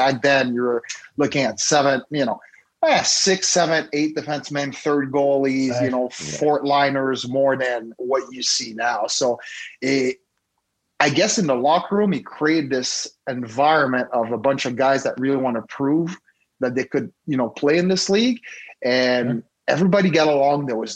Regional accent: Montreal, Quebec, Canada; I'm from Montreal, Canada. Football was not big in the early 2000s, late 90s.

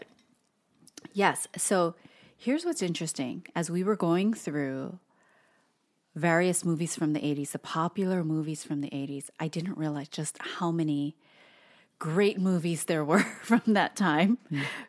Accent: Hawaii, United States; But growing up in Hawaii, my friends and I, we would just take the bus and go to Waikiki.

